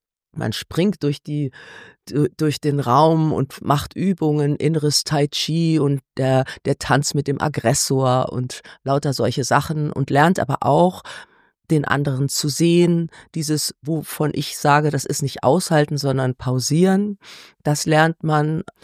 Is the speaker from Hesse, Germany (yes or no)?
yes; Kassel, Hesse, Germany; ich bin ja auch in der Motzstraße groß geworden in Kassel.